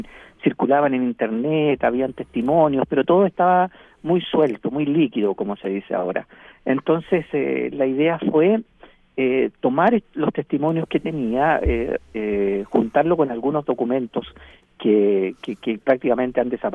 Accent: Chile; recordando mis tiempos de niño en los Andes, escuchando las radios argentinas.

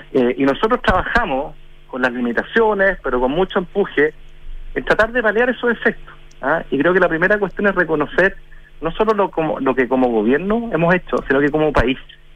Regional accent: Chile; como chilenos

